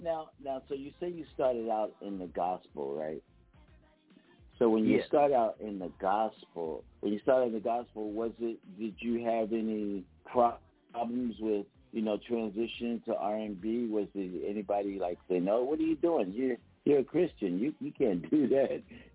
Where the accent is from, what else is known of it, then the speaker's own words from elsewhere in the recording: Philadelphia, Pennsylvania, United States; for me, growing up in Philadelphia, when I wanted to go away from playing jazz to playing R&B